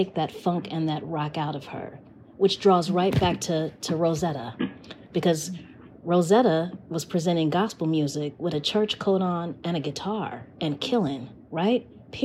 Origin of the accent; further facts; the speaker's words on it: Los Angeles, California, United States; Regional bias being what it is, you know, LA is my hometown.